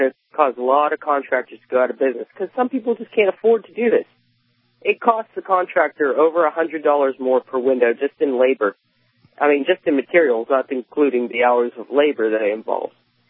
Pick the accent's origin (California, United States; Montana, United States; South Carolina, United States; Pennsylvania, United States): Pennsylvania, United States; I didn't know in Maryland you have to turn the plates back in, because I grew up in Pennsylvania, which you didn't